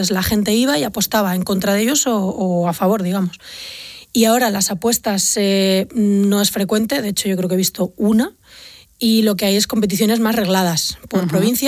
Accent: Galicia, Spain; Yo como gallega desconocía por completo que tal cosa existiera

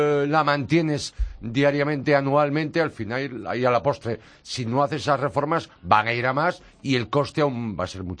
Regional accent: Vigo, Galicia, Spain; Es un modelo fabricado en mi tierra, en concreto en Vigo

